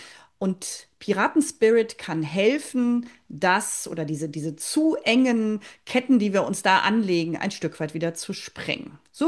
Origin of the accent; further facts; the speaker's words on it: Leverkusen, North Rhine-Westphalia, Germany; Jetzt bin ich geboren und aufgewachsen in Leverkusen.